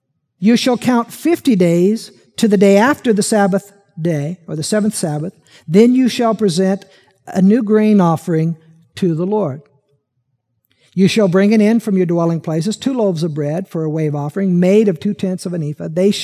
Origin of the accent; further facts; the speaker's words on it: Peoria, Illinois, United States; I grew up out in Peoria, and as I said, there were farmers out there that applied this principle. There was 11 of us kids.